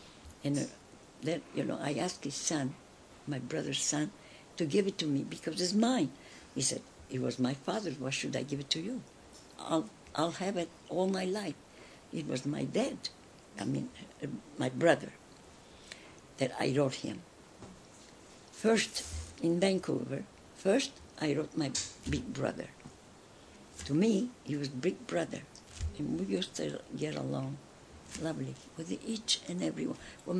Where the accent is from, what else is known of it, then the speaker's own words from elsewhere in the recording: Turkey; moved away; When I came from Turkey, the only thing is if you get married, take care of your husband and your kids and your house.